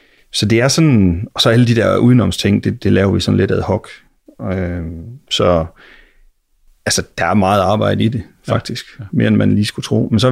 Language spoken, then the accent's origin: Danish; Herning, Central Denmark Region, Denmark; Altså, jeg kommer fra Herning